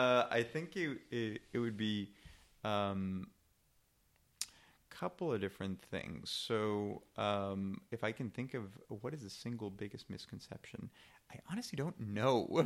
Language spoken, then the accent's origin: English; Mexico; now in United States; I'm originally from Mexico, but I think I'm very American in this respect.